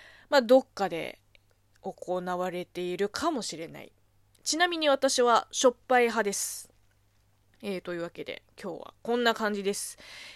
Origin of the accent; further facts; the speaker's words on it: Zhejiang, China; 私の地元の浙江省は、まあ、どっちもあるけれども